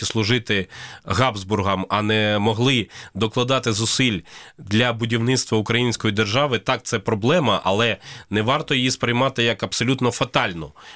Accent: Kyiv, Ukraine; Я киянин, народився в Києві, вчився в російській школі, і нічого мені не завадило потім перейти на українську мову і спілкуватися нею зараз. Я не забув російську, але я 95% спілкуюся українською

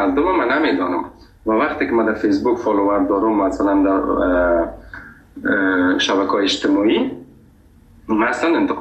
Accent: Afghanistan; گفتم از افغانستان.

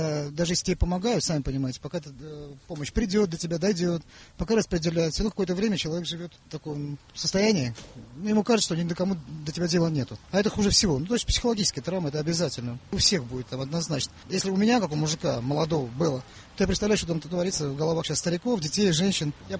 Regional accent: Baku, Azerbaijan; Я сам родом из Баку, тоже за Кавказе. Приехал сюда в связи с событиями Карабахи.

